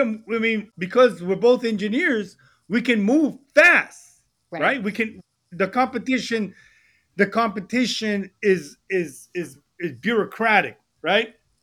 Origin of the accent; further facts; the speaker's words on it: Manhattan, New York, United States; I grew up in Manhattan. We jumped the turnstile.